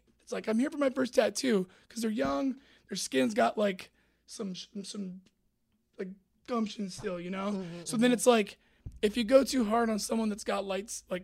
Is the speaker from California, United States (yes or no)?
yes; Hanford, California, United States; The Central Valley. Mm-hmm. I grew up in Hanford. That's right near Fresno.